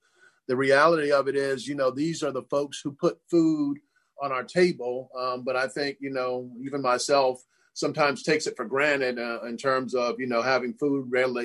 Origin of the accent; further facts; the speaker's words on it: Panama; I'm originally from Panama in Central America, and my family and my forefathers came from the islands around Panama in order to build a canal